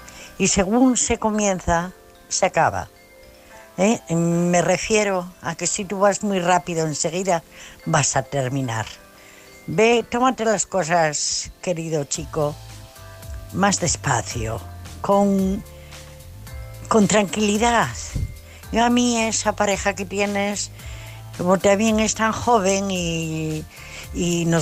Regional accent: Asturias, Spain; Bueno, pues el consejo para este chico

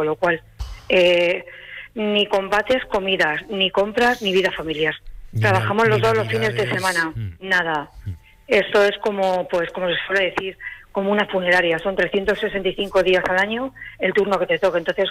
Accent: Madrid, Community of Madrid, Spain; yo soy de aquí de Madrid y Madrid.

